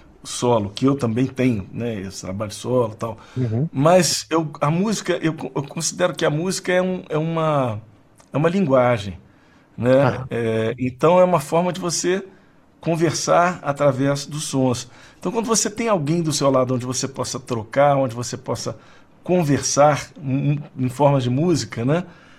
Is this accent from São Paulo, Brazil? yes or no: no; Belo Horizonte, Minas Gerais, Brazil; born there; Eu nasci em BH.